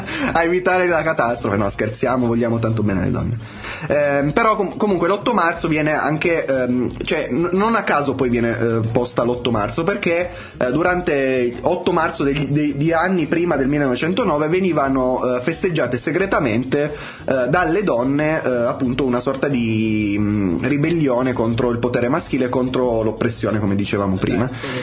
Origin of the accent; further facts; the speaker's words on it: northern Italy, Italy; accent: northern Italian; Col mio accento tipico del nord.